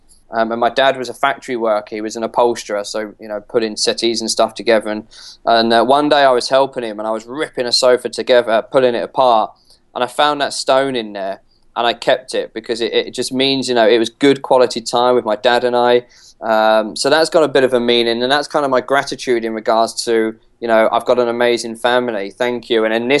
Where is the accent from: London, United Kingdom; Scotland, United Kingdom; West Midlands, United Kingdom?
London, United Kingdom; moved away as an adult; And then I'm originally from London. 10 years ago, I moved 300 odd miles away